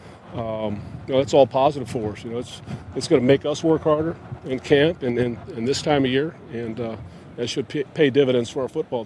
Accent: United States; But I also love the fact that I'm an American

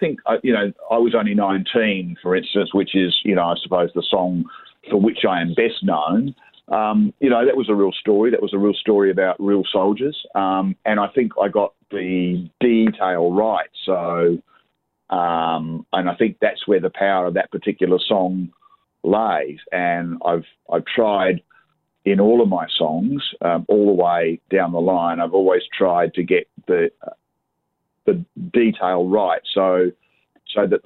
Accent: Australia; I'm an Australian bloke.

